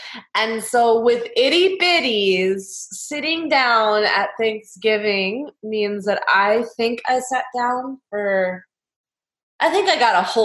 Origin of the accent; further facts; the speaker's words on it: West Coast, United States; So as a kid growing up on the West Coast, we always had it with the marshmallows.